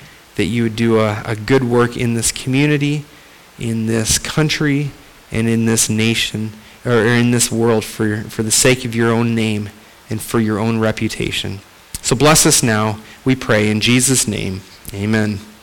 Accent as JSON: {"language": "English", "country": "Canada", "said": "I am from Canada, and our national pastime in Canada is hockey."}